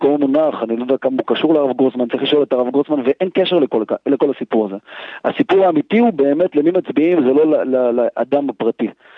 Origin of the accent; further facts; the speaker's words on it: Jerusalem, Jerusalem District, Israel; אני בחור שגדלתי בשכונת שמואל הנביא, בשכונת מצוקה, משפחה של 10 ילדים